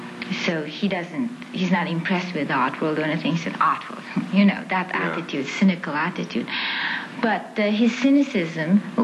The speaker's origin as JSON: {"language": "English", "region": "Tokyo", "country": "Japan", "said": "I mean, I come from Tokyo and all that, you know."}